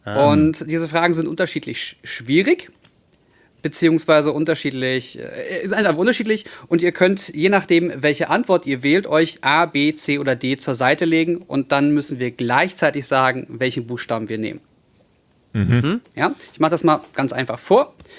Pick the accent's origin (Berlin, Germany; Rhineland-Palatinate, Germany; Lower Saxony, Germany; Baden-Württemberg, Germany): Berlin, Germany; als Berliner, der in Neukölln groß geworden ist, beziehungsweise 14 Jahre lang gelebt hat